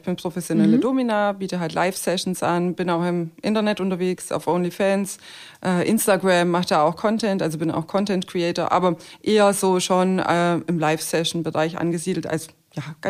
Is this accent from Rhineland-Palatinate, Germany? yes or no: no; Stuttgart, Baden-Württemberg, Germany; wir kommen aus Stuttgart